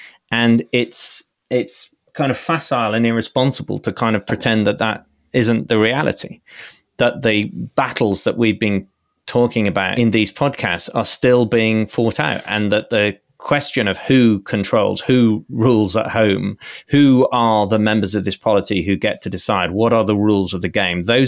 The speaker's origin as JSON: {"language": "English", "country": "United Kingdom", "said": "especially perhaps as a British person, to study the American Civil War in much the way that I might have studied the English Civil War"}